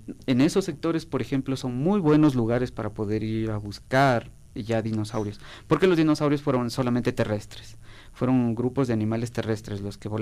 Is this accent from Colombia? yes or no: no; Ecuador; Y no lo digo porque soy ecuatoriano ni me gusta, ni porque me guste mi país, que sí me gusta